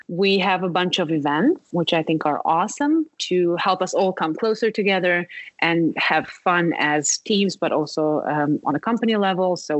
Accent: Serbia; also born or lived in United States / Malta / France / Turkey; now in Berlin, Delaware, United States; So I've lived in the USA before, in Malta, in France. I come from Serbia. So I've changed places a lot. I've lived in Turkey.

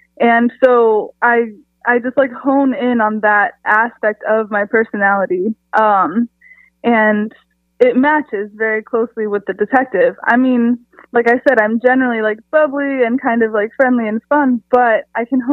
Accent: San Diego, California, United States; I'm from San Diego, California. I have lived pretty much all over the country, but I'm now back in Southern California too.

